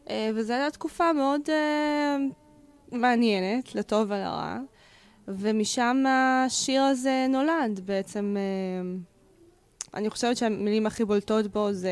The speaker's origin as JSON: {"language": "Hebrew", "town": "Haifa", "region": "Haifa District", "country": "Israel", "lives_now": "Herzliya, Israel", "said": "אני בת 26, אני צפונית במקור, אני מחיפה, אבל כרגע אני גרה בהרצליה. עברתי לשם לפני שנתיים וקצת בשביל לימודים ברימון ונשארתי."}